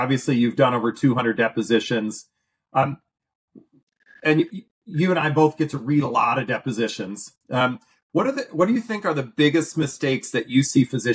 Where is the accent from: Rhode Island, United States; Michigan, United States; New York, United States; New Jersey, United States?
Michigan, United States; Grand Rapids; Yeah, right in my hometown. It's in Grand Rapids.